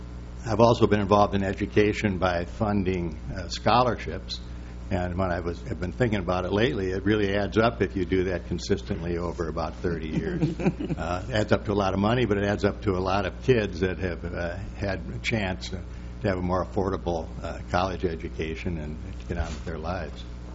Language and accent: English; Mankato, Minnesota, United States; I've lived in Minnesota all my life.